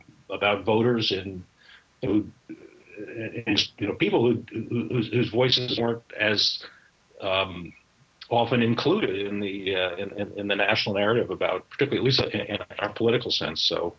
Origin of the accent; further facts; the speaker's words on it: New York, United States; I'm a New Yorker. I live in the New York suburbs currently. I live in different parts of the country